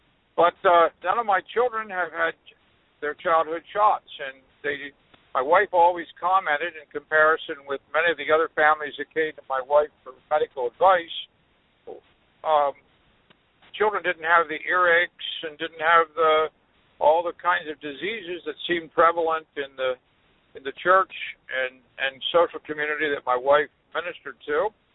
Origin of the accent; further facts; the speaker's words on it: Mountville, Pennsylvania, United States; from Mountville, Pennsylvania.